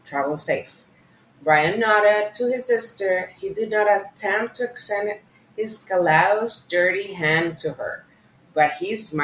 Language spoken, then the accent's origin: English; El Salvador; I'm from El Salvador, and its capital city is San Salvador. El Salvador is a very beautiful country. It has warm weather, and it's basically summer all year round.